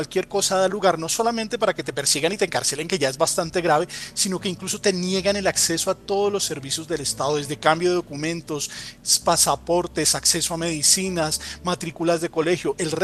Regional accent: Colombia; hay una cosa que me preocupa mucho como colombiano, y es lo que está pasando con los medios públicos en Colombia.

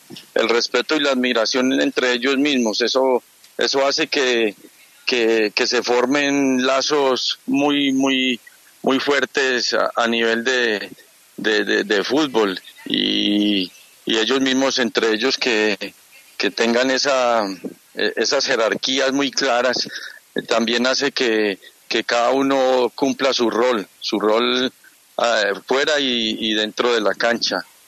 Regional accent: Colombia; esa satisfacción tan inmensa como colombiano y después como hombre del fútbol

